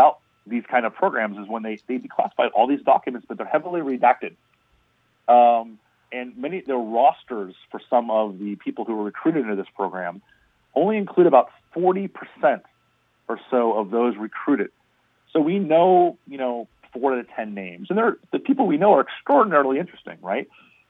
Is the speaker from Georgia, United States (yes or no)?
no; Miami, Florida, United States; I'm from South Florida, I'm from Miami.